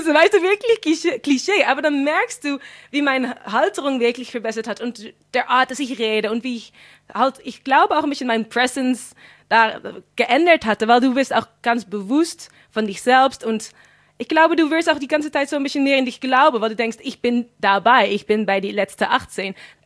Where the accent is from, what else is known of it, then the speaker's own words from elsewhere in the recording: Netherlands; German is a second language; ich darf leider nicht mitmachen mit Miss Germany, weil ich bin kein Deutscher, sondern habe ich gesucht, was haben wir in die Niederlande, woran ich da mitmachen kann.